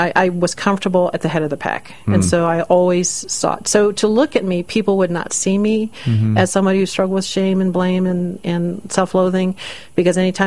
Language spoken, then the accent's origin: English; East Coast, United States; I grew up on the East Coast, and my mom's Italian, and she came over with my dad after the conclusion of World War II.